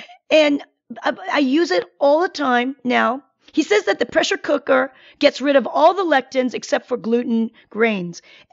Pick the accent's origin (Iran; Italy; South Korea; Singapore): South Korea; now in United States; You know, I'm from Korea and we eat a lot of beans.